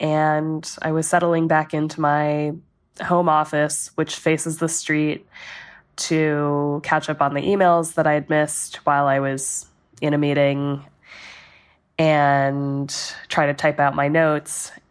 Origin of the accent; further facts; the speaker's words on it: California, United States; And I grew up in California, so I know what an earthquake feels like.